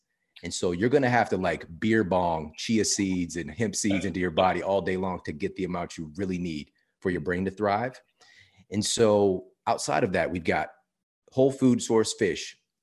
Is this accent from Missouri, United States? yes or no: yes; St. Louis, Missouri, United States; And I'm from St. Louis, Missouri. So, you know, well noted to be, well, that's what we call it around there, baseball heaven.